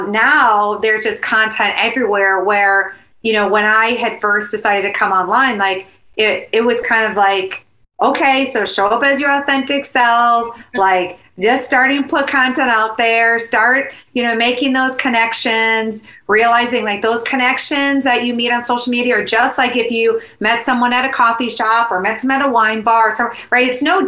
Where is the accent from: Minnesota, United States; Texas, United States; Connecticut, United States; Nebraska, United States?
Minnesota, United States; you're like, I'm a girl from Minnesota.